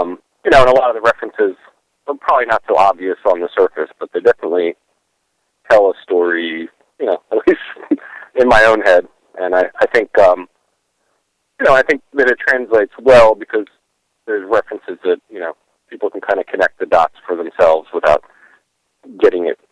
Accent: Philadelphia, Pennsylvania, United States; I mean, I grew up in Philadelphia. I'm actually right over the bridge in New Jersey

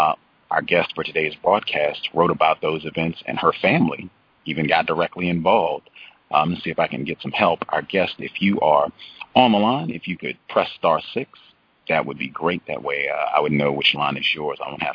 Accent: Virginia, United States; born there; I told folks I was born in Virginia, and Danville is not very far from the place where I was born.

